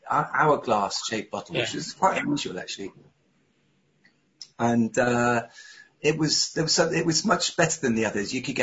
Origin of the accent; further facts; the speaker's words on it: Brighton, South East England, United Kingdom; So I was growing up in Brighton, brilliant place to be a teenager, you know.